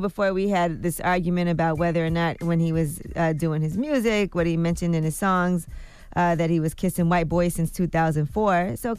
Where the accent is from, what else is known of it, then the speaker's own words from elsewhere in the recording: Brooklyn, New York, United States; I'm from Brooklyn.